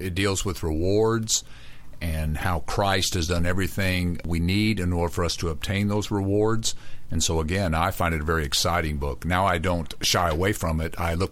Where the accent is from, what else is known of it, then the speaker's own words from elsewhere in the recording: Kentucky, United States; I'm originally from Kentucky. My dad was an Army sergeant, so I was an Army brat.